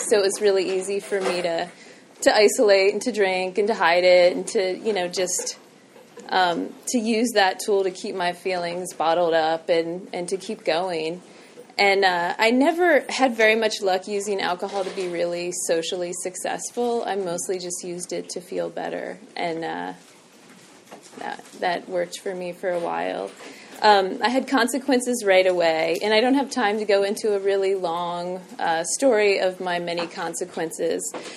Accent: Washington, D.C. area, United States; So I grew up outside of Washington, D.C. I grew up in a loving home.

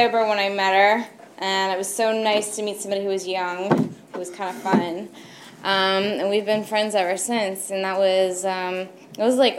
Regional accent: Kentucky, United States; I'm from Kentucky.

